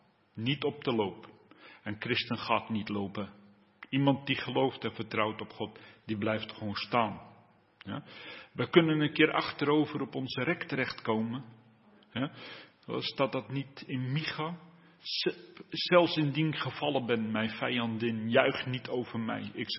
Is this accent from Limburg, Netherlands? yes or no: no; Hilversum, North Holland, Netherlands; We hadden in Hilversum, waar ik vandaan kom, toen ik jong was, had je nog die koude oorlogstoestand.